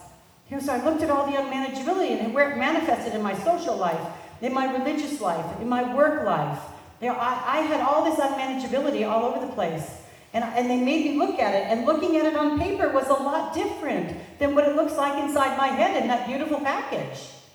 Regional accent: United States; I'm sorry. I'm American. What do you expect? Just chalk it up to being an American.

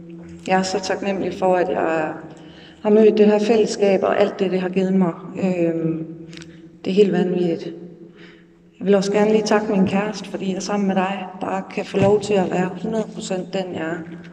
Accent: Silkeborg, Central Denmark Region, Denmark; Jeg er født og opvokset i Silkeborg.

